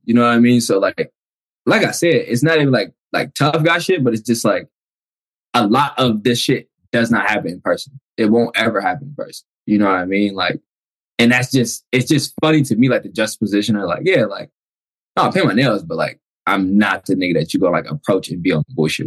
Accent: Detroit, Michigan, United States; I'm from Detroit, Michigan. I'm from Joy Road in Detroit.

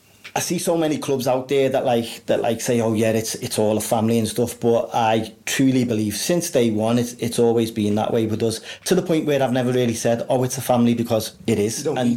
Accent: Liverpool, North West England, United Kingdom; I'm a Scouser

